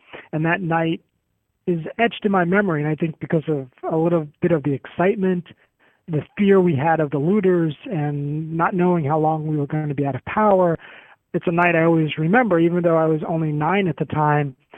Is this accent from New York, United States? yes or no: yes; Brooklyn, New York, United States; a memoir of my childhood years growing up in Greenpoint, which is a neighborhood of Brooklyn, which is the most populous borough of New York City.